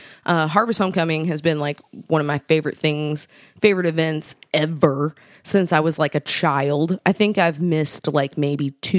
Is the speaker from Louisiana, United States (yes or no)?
no; New Albany, Indiana, United States; shout outs to everybody in New Albany, though. Like, I'm so proud of my hometown.